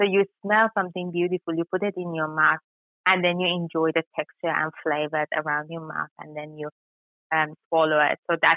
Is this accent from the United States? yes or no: no; Iran; and I am from Iran